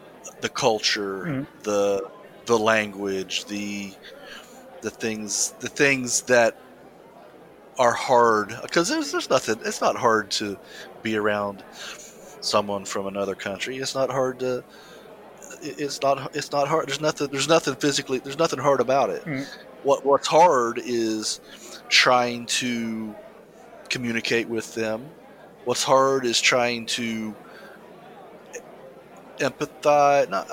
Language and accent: English; United States; I'm American, so I'll come from that perspective